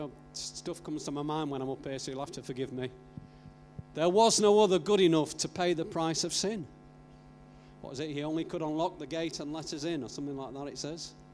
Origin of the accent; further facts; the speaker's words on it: England, United Kingdom; So when we say joy, because we're English, we haven't really got big expression.